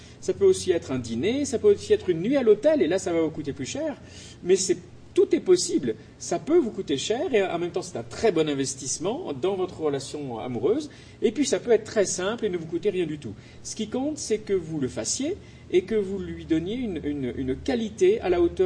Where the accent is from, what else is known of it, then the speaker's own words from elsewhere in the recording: France; nous sommes des Français romantiques